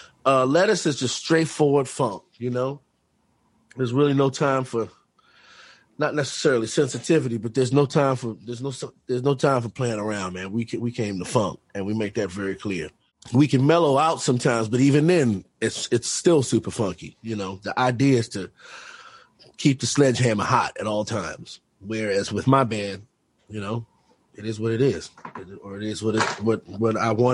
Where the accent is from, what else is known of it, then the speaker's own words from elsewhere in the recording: Washington, District of Columbia, United States; I'm not from Maine. I spent a lot of time in Maine, but I'm not from Maine. I'm from Washington, D.C.